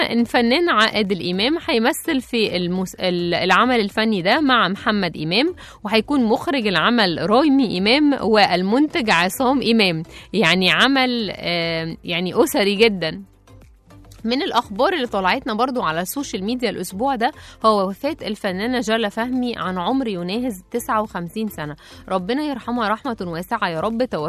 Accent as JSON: {"language": "Arabic", "country": "Egypt", "said": "طبعا احنا نحب دايما ان احنا كمصريين نركب الترند."}